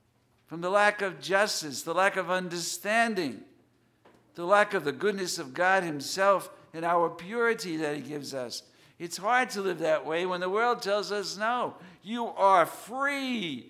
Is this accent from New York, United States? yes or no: yes; New York City, New York, United States; I haven't been home in over 2 years. I was born and raised in New York City, where I was always surrounded with people.